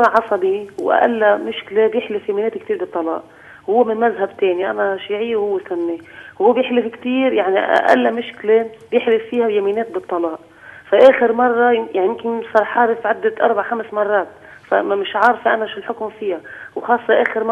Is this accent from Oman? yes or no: no; Lebanon; انا متزوجه لبنانيه متزوجه وزوجي من غير جنسيه.